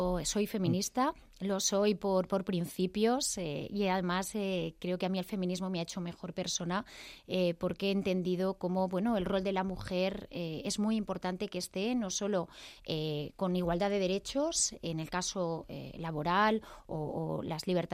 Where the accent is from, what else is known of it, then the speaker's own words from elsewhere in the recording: Castile and León, Spain; yo soy de Castilla y León